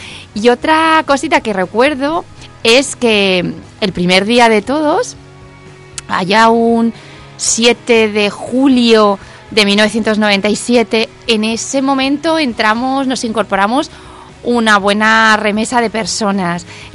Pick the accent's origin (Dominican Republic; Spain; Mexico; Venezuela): Spain; Valencia, Valencian Community; also born or lived in Albacete; now in Elche, Spain; yo soy de Valencia, venía de vivir en Castilla-La Mancha, en concreto en Albacete, y vine a la ciudad de Elche